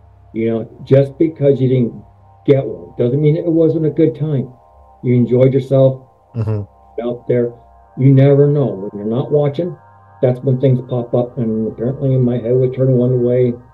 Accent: California, United States; When I was growing up in California, I've heard about Bigfoot back in 1972, 73.

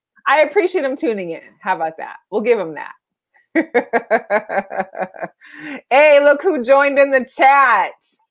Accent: Seattle, Washington, United States; because I'm from Seattle

